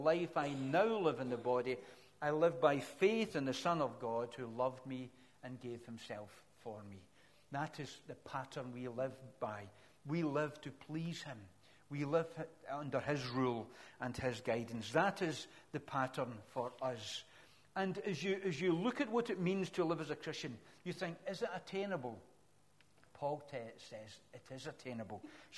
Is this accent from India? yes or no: no; Glasgow, Scotland, United Kingdom; Anyway, but I come from Glasgow and whenever I'm being down south, where are you from? I'm from Glasgow. I was born in Springburn.